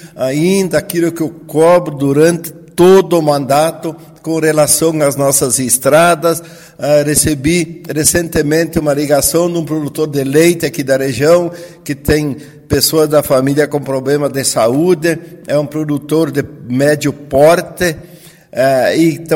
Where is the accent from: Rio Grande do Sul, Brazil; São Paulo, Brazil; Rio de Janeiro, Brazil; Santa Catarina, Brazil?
Rio Grande do Sul, Brazil; Roca Sales; Quero dizer que Rocaçales, inclusive minha terra natal